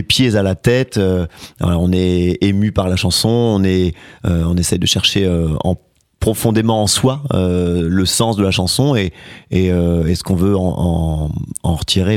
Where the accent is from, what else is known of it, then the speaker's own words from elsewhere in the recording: Hauts-de-France, France; on est du Nord, donc on est un peu chauvin là-haut. En tout cas, on aime bien d'où on vient, on est ch'ti, quoi. Et on le revendique.